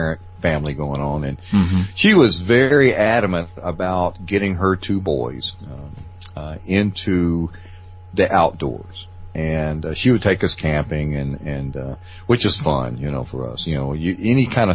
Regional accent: Tennessee, United States; But, you know, you got to understand, I'm a Southerner, and we don't get cold.

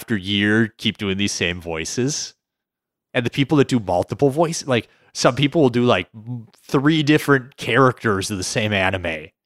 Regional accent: Minnesota, United States; accent: Minnesota; Every year, my Minnesota accent gets worse and worse.

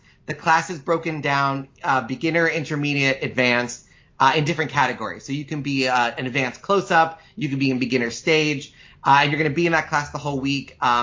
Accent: New York, United States; That was where they took us to celebrate, because I grew up in Long Island. So the seniors at Lawrence High School got to go to Kutcher's for a weekend

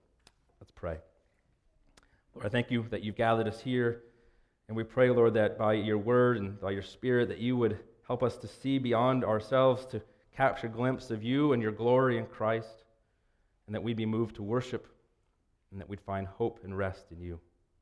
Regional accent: Ohio, United States; When I was growing up in Ohio, we would sometimes go to Kentucky to a place called Red River Gorge.

